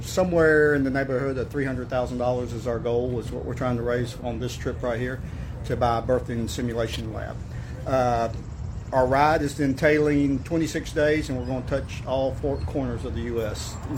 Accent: Columbus, Georgia, United States; All right, so we're from Columbus, Georgia

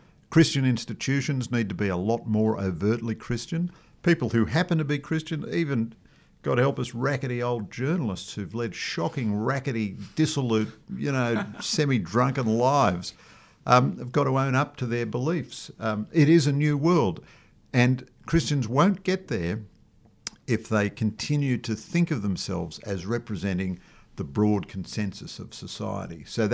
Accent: Ireland; I'm essentially an Irishman

